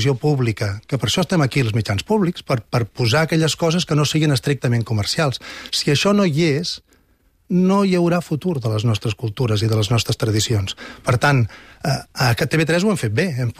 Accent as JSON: {"language": "Catalan", "region": "Catalonia", "country": "Spain", "said": "I a més, com a catalans, ens posa en una posició d'avantatge, perquè nosaltres tenim 10 milions de parlants."}